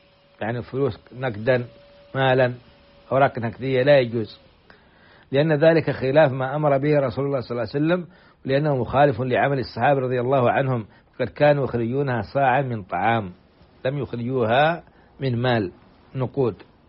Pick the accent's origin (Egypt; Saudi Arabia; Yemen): Saudi Arabia; وأن يديم علينا على بلادنا السعودية أمنها وإيمانها وقيادتها